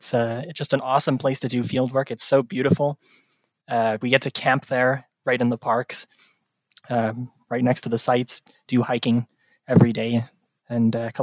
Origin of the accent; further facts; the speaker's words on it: Toronto, Ontario, Canada; born there; because I was born in Toronto